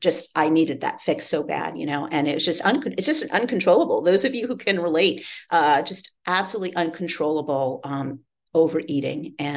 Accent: New York, United States; I love that saying because I'm a New Yorker.

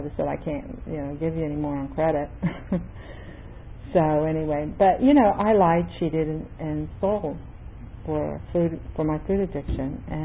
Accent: Indiana, United States; And I grew up in Indiana, and I was a pudgy kid.

